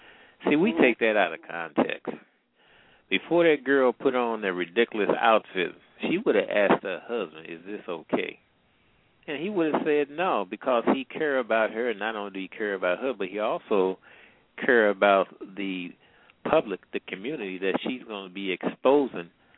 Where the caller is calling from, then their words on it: Midwest, United States; I'm calling from the Midwest.